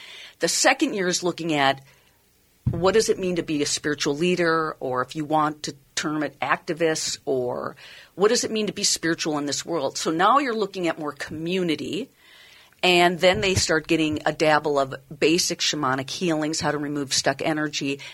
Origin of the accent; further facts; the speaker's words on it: Minnesota, United States; I'm from Minnesota. I'm not starting anything in February.